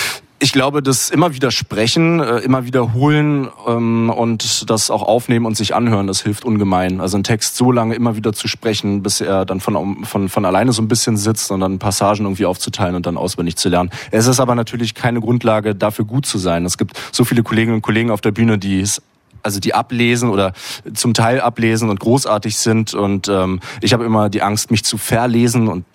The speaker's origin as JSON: {"language": "German", "region": "Berlin", "country": "Germany", "tie": "born or raised there", "said": "Aber Berlin, ja, ist meine Heimat und das scheint mir zu liegen."}